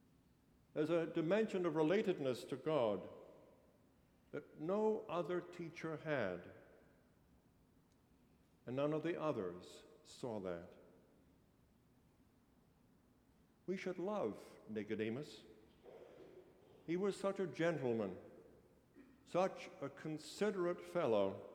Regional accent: England, United Kingdom; I grew up in England as a boy. It was those difficult post-war years.

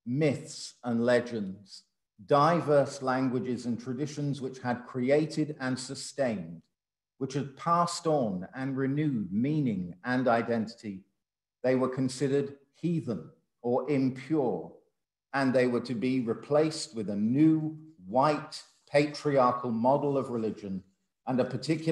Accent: England, United Kingdom; Well, you may know that I come from an Irish background, though I was born and raised in England.

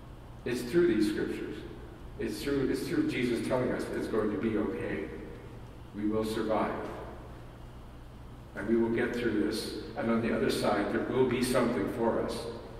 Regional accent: Canada; I was very proud as a Canadian this week

